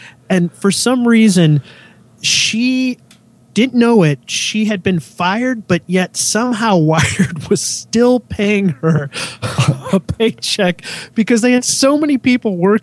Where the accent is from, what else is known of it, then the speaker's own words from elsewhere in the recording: San Jose, California, United States; I am actually from California, San Jose, California.